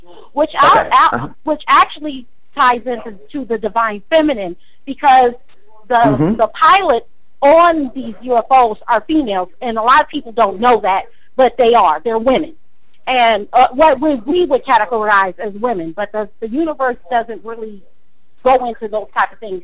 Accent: Omaha, Nebraska, United States; I'm from Omaha, Nebraska, and I remember the Franklin Credit Union scandal.

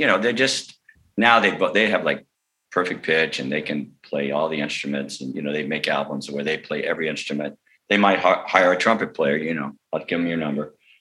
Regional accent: Berkeley, California, United States; also born or lived in Southern US; I grew up in Berkeley from the time I was 9 years old, earlier in the South, but Berkeley, California.

